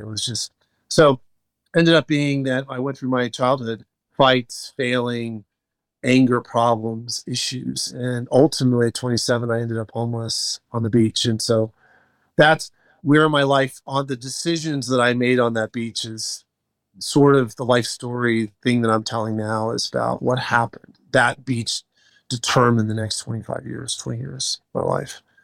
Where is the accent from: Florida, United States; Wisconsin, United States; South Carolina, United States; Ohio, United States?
Florida, United States; So I grew up down in South Florida.